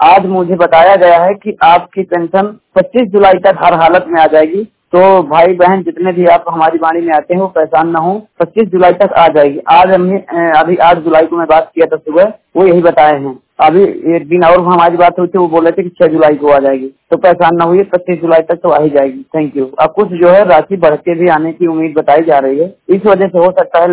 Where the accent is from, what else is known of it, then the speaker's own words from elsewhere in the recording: Banda, Uttar Pradesh, India; मैं बांदा उत्तर प्रदेश का मूल निवासी हूँ।